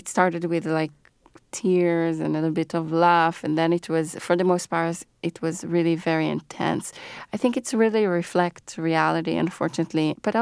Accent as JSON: {"language": "English", "town": "Ramat HaSharon", "region": "Central District", "country": "Israel", "tie": "born or raised there", "second_language": "English", "said": "I'm Israeli and I was scared to go in the camp. I grew up in Ramat HaSharon, which is near Tel Aviv, and actually the closest refugee camp to my house is 16 miles"}